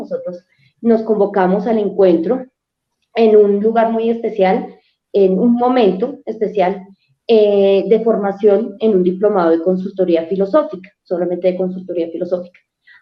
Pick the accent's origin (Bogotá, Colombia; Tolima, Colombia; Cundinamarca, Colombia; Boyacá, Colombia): Bogotá, Colombia; somos de Bogotá, Colombia